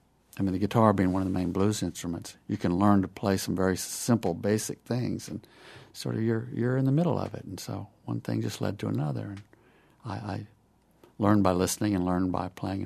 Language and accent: English; Texas, United States; I grew up in a small town north of Dallas in Texas